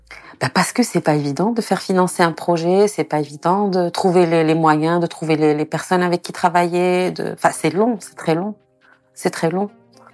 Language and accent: French; Algeria; Enfin, je sais pas, je suis une Algérienne. Voilà, j'ai 48 ans